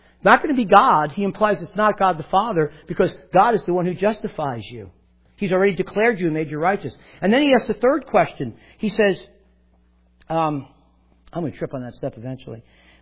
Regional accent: New Jersey, United States; Well, I'm from Jersey, man. You don't go to church in sneakers.

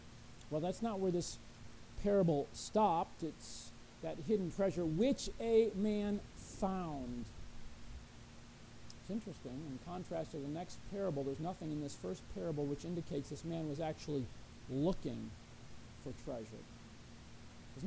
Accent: Indiana, United States; For a time, I grew up in Indiana, pretty flat, full of fields, fields of corn, fields of soybeans.

